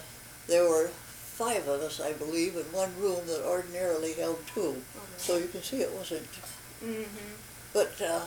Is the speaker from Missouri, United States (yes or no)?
no; Saginaw, Michigan, United States; I was born in Saginaw, Michigan, brought up in Saginaw.